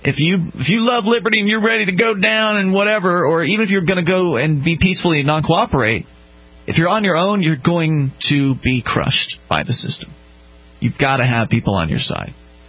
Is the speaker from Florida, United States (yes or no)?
yes; Florida, United States; now in New Hampshire, United States; it took me a while to get over the issue of it being cold, because I'm from Florida.